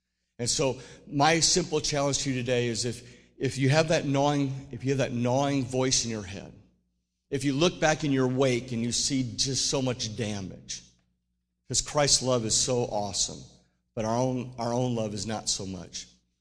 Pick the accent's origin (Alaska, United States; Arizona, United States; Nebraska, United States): Nebraska, United States; Hastings; Years, when I'm going back to my hometown, Hastings, Nebraska, I would remember